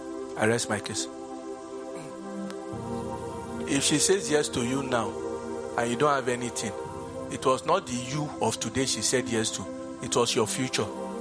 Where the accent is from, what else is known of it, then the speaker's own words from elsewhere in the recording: Nigeria; I'm a Nigerian. I have a country.